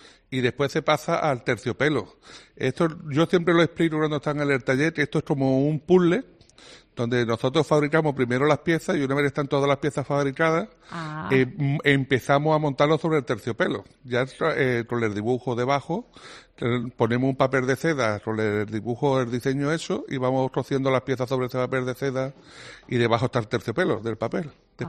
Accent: Málaga, Andalusia, Spain; also born or lived in Zürich; yo nací un 15 de agosto y en Navidad ya estaba en Málaga. Así que yo en Suiza no estuve ni cuatro meses

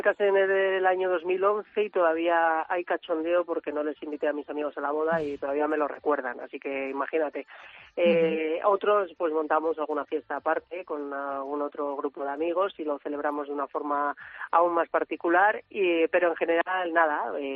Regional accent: San Sebastián, Basque Country, Spain; como somos de Donosti todos y nos gusta cocinar como buenos vascos

